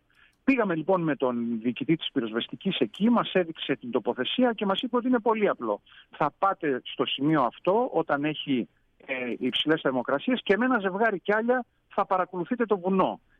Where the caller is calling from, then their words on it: Katerini, Central Macedonia, Greece; Καλό μεσημέρι από την Κατερίνη, από την ηλιόλουστη Κατερίνη.